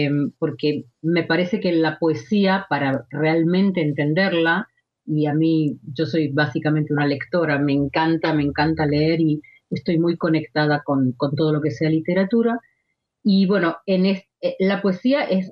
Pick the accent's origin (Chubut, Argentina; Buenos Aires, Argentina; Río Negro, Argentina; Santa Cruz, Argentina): Buenos Aires, Argentina; born there; Yo nací en Buenos Aires y, bueno, viví en el Atlántico.